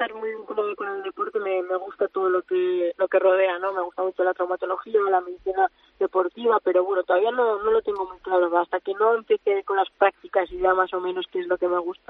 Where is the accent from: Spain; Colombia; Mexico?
Spain; Urnieta, Basque Country; De Urnieta.